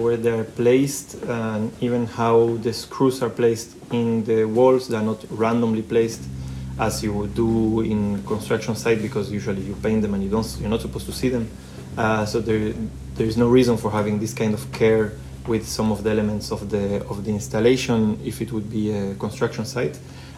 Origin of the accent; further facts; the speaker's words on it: Argentina; also born or lived in France; now in Belgium; when I grew up in Argentina, I started studying in high school, beginning of secondary studies.